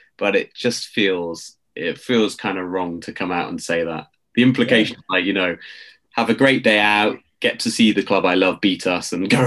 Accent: Lethbridge, Alberta, Canada; born there; I was born in Lethbridge, Alberta.

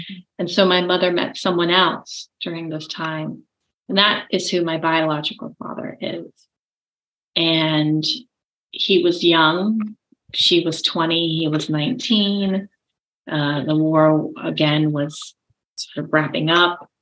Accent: Virginia, United States; born there; And I was born in Langley Air Force Base in Virginia.

